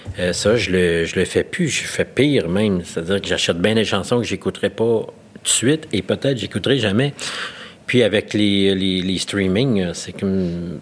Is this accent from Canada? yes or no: yes; L'Île-Bizard, Quebec, Canada; Et à 8 ans, je suis parti dans le West Island, à l'île Bizarre, puis là, j'ai grandi dans le West Island. Donc, grandi sur le bord de l'eau, le bord du lac des Deux-Montagnes